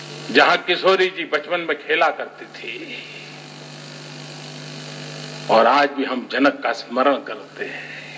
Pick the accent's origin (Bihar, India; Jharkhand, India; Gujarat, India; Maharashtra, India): Gujarat, India; मैं मूलतः गुजरात का हूं, सोमनाथ की भूमि है